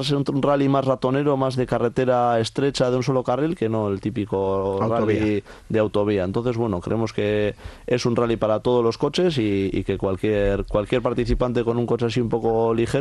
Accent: Guernica, Basque Country, Spain; yo soy de Guernica

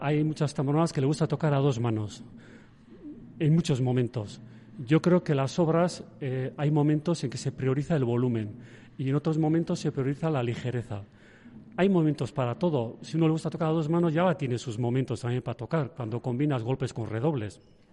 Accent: Zumaia, Basque Country, Spain; yo también conocía las obras de mi pueblo, que es Zumaia

